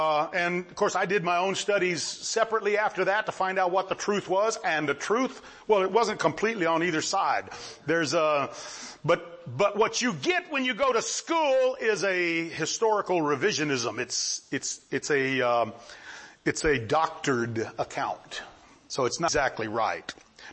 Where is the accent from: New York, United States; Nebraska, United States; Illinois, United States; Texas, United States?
Texas, United States; also born or lived in Mexico; I grew up in Texas, and I was taught the Texas Revolution by the standard, textbooks about the revolution, and I just accepted it for fact. And then I was in Mexico for many years